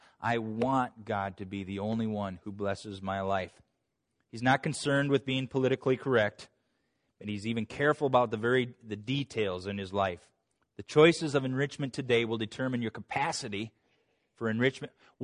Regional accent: United States; Oftentimes, I'm an American first before I'm a Christian.

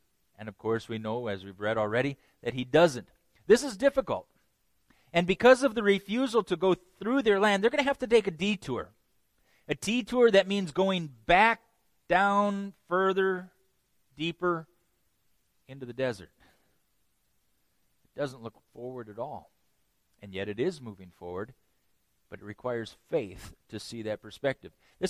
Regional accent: Midwest, United States; now in Pennsylvania, United States; I remember the first year we came out to Pennsylvania. Understand, I'm from the Midwest.

